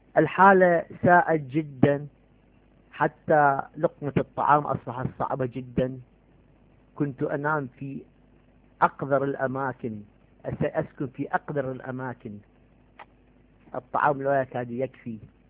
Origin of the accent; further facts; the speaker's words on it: Iraq; moved away; أنا أصلي من العراق وعشت هناك في العراق،